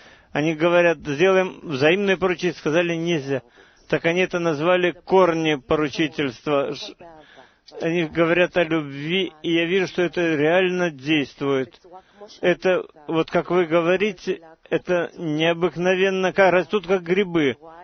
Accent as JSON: {"language": "Russian", "town": "Ashdod", "region": "Southern District", "country": "Israel", "said": "Я из Ашдода. Я вас очень люблю, Ашдод."}